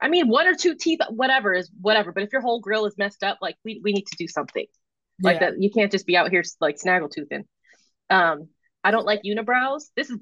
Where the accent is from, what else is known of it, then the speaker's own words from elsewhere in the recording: West Coast, United States; different stuff that I had never heard of growing up on the West Coast. You get to the East Coast and you just have different stuff.